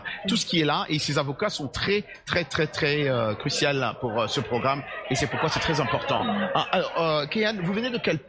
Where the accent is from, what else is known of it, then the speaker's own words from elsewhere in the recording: South Africa; French is a second language; je suis asiatique, mais je suis de l'Afrique du Sud, de trois générations